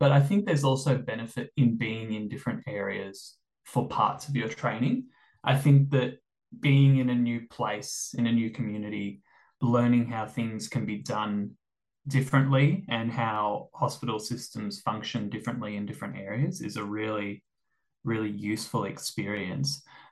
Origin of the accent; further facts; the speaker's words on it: Melbourne, Victoria, Australia; So I'm originally from Melbourne, southeast Melbourne, and I grew up there.